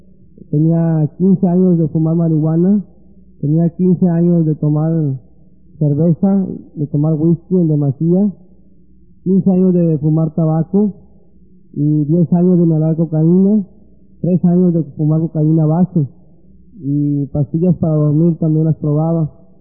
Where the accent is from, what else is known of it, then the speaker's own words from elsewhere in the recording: Ciudad Miguel Alemán, Tamaulipas, Mexico; soy abogado, soy originario de Ciudad Miguel Alemán, Tamaulipas, México, y administro una empresa de radio en México, en Tamaulipas, México, Miguel Alemán, Tamaulipas, México.